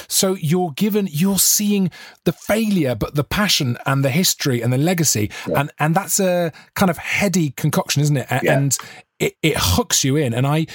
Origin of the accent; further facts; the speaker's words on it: Monmouth, Wales, United Kingdom; I am Welsh, but but I've always thought, well, I'm not really, because I'm from Monmouth, I'm sort of from England.